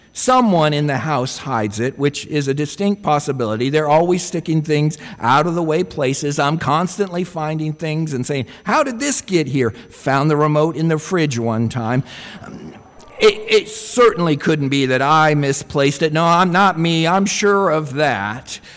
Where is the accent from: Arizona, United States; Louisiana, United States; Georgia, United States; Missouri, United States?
Arizona, United States; I grew up in Arizona. There's something about the desert that I like that is so peaceful, so calming to me.